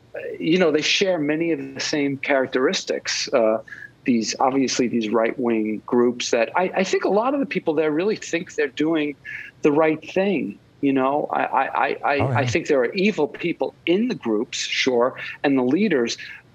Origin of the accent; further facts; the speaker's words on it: Long Island, New York, United States; now in Manhattan, United States; I live in Manhattan, and I grew up in Long Island in a middle-class family.